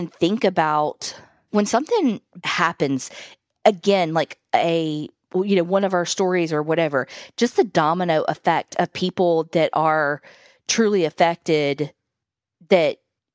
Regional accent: Minnesota, United States; moved away as an adult; now in Switzerland; I grew up in Minnesota, but I have been living in Switzerland, which is my adopted home for 35 years.

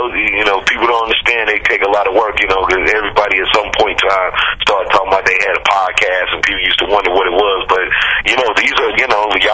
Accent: St. Louis, Missouri, United States; now in Los Angeles, United States; I grew up in St. Louis like that, but my real team is the Steelers.

